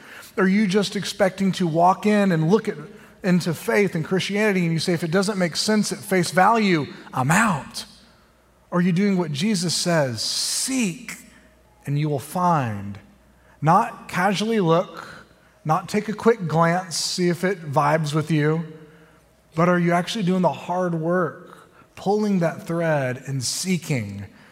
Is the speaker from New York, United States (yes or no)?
no; Oklahoma, United States; I'm from Oklahoma. Can anything good come from Oklahoma, right?